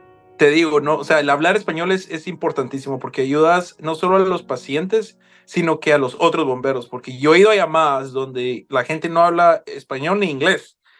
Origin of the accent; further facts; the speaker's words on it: Guatemala; moved away as an adult; uno en Guatemala, yo en mis 18 años de vivir ahí